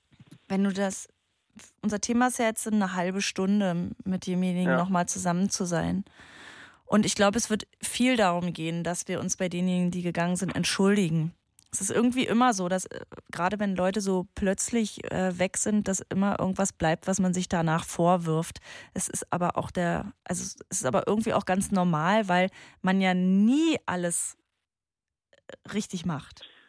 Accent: Saxony-Anhalt, Germany; Ich bin auch aus Sachsen-Anhalt, weißt du, da sind mir die Hallenser natürlich nah.

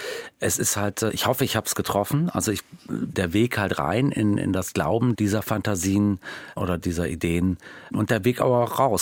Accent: Berlin, Germany; now in Hamburg, Germany; Also ich bin ja Berliner und war mir ganz sicher, dass ich die Stadt, so toll ich die fand, West-Berlin auch nach der Wende, ganz Berlin, halt nie verlassen würde. Und dann bin ich doch nach Hamburg gezogen und lebe da seit über 20 Jahren.

